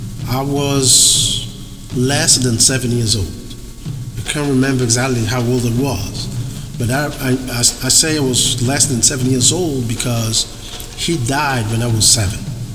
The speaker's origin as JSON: {"language": "English", "country": "Angola", "second_language": "English", "said": "I'm originally from Angola. Angola is located in the southern part of Africa, just below the equator."}